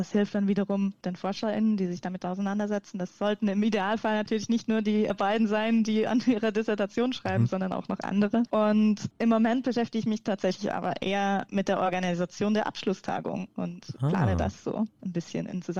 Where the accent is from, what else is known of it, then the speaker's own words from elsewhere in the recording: Switzerland; bei uns in der Schweiz kann man im Gegensatz zu euch nicht auf Lehramt studieren